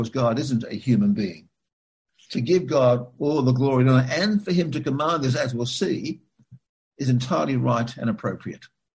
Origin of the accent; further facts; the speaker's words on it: Liverpool, North West England, United Kingdom; born there; I was born in Liverpool, England, so I was kind of weaned on